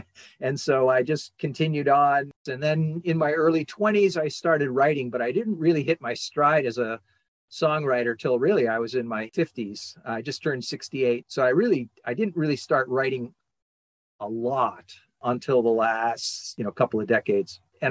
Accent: Connecticut, United States; now in Roseburg, United States; Well, I grew up in Connecticut and discovered Oregon when I came out to a wedding of a childhood friend of mine

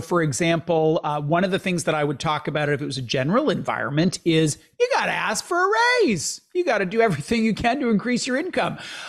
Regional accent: Canada; As a Canadian, it kind of makes my heart weep a little bit.

